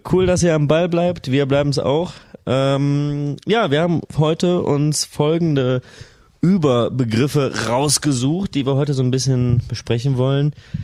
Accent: North Rhine-Westphalia, Germany; wir sind rheinische Jungs, wir kommen so aus der Kölner, Bonner Region, sind größere Städte gewohnt

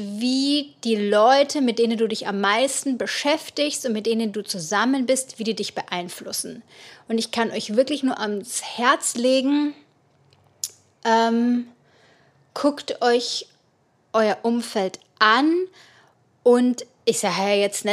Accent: Bavaria, Germany; da, wo ich herkomme, in meinem kleinen fränkischen Dorf

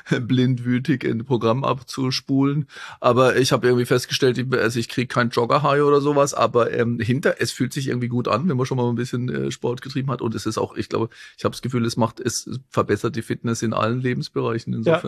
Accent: Baden-Württemberg, Germany; Ich bin im Schwarzwald aufgewachsen und wir sind halt immer, eigentlich so, kaum konnte man gehen, auf Skier standen.

